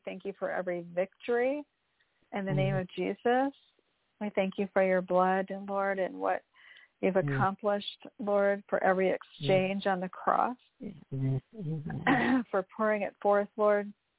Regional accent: Michigan, United States; because I grew up in Michigan. And we didn't really have a lot of that, not mountains and stuff.

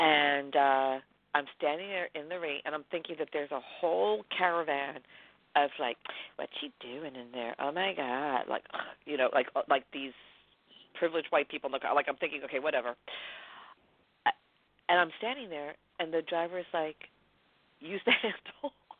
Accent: New York, United States; I'm a New Yorker, so excuse me for not knowing from a car.

